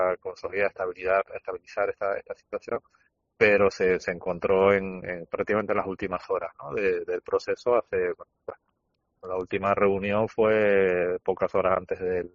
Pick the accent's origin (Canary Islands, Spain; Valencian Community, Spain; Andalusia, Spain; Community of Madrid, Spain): Canary Islands, Spain; como tinerfeño